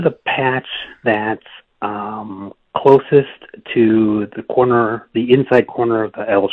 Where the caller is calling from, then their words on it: Plano, Texas, United States; Hey, I am calling from Plano, Texas.